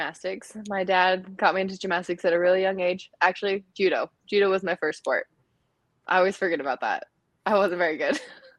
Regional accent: Orderville, Utah, United States; also born or lived in St. George, United States; So I was born in St. George, Utah, but I was raised in a little teeny tiny town called Orderville. It's like on the eastern side of Zion, 12 miles from Zion.

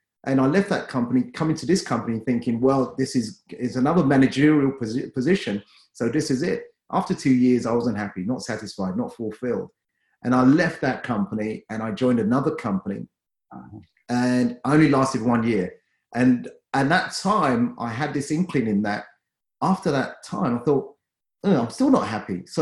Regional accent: London, United Kingdom; I was raised in South London. I went to a school in South London.

